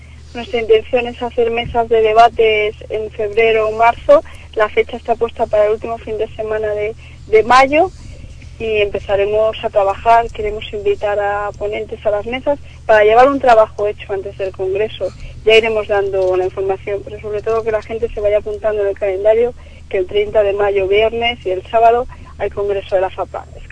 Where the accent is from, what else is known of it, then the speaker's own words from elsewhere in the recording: Villaviciosa de Odón, Community of Madrid, Spain; en Villaviciosa, en mi pueblo.